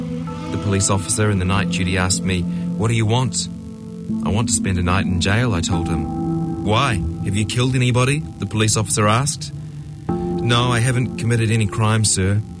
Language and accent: English; Ethiopia; now in New Zealand; I am from Ethiopia. I spent the years of my youth liberating my people in Ethiopia.